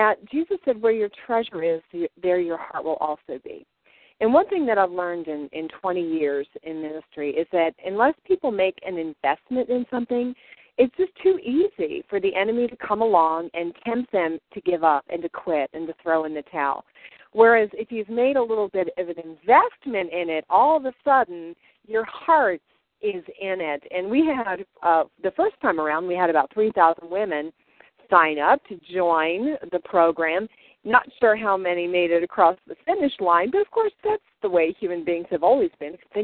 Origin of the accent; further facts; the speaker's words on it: Canada; So, Joy, that's a little shout-out to you and my Canadian sister. So I'm Irish-Canadian.